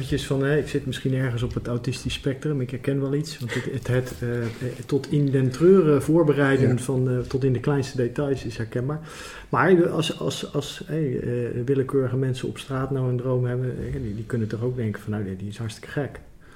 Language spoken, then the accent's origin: Dutch; Nijmegen, Gelderland, Netherlands; dan kom ik uit Nijmegen